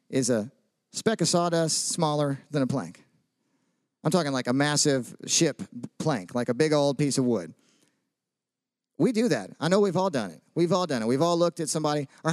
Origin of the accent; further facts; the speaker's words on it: the South, United States; I'm from the South. And so in the Southern church, they don't stab you in the back.